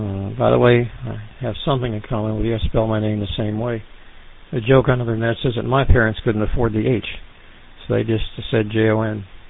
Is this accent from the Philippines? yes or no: yes; Philippines; moved away as an adult; now in United States; When we came from the Philippines, we had a choice.